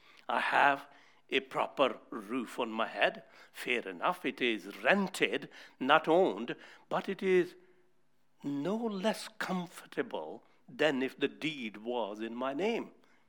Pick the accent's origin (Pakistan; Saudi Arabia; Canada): Pakistan; I grew up in Pakistan, not always though, but a lot of my life I lived